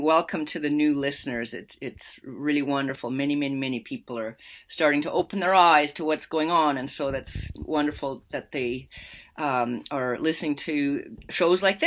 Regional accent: Canada; We all grew up in Canada. We're Canadian

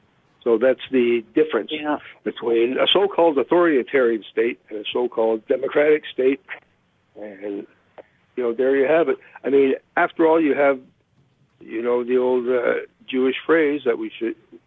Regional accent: Canada; When I was growing up in Canada

